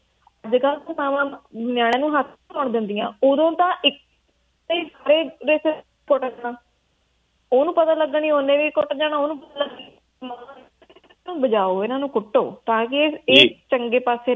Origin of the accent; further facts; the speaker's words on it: Kishanpur, Punjab, India; ਬਿਲਕੁਲ ਪਿੰਡ ਦੇ ਨੇੜੇ ਸਾਡਾ ਪਿੰਡ ਕਿਸ਼ਨਪੁਰ ਆ ਜੀ।